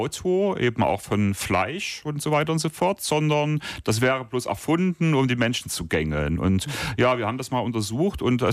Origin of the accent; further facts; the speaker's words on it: Central Germany, Germany; Und auch dort, wo ich herkomme, aus Mitteldeutschland, überlegt man schon, ob man Wasser rationieren muss im Sommer.